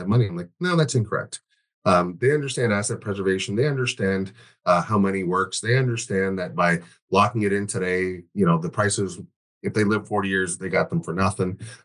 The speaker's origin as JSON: {"language": "English", "country": "Barbados", "said": "Caribbean people, like I'm from Barbados"}